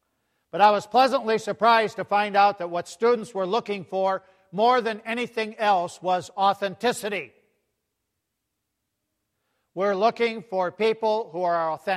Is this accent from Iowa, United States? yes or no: yes; Iowa, United States; Many years ago, I returned to my hometown in Northwest Iowa